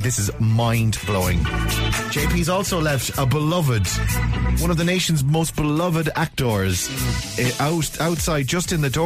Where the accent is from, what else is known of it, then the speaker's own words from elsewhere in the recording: Ireland; As an Irish person